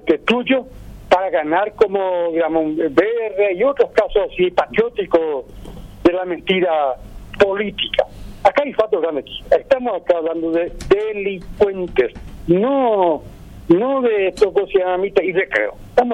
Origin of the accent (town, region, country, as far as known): Paraguay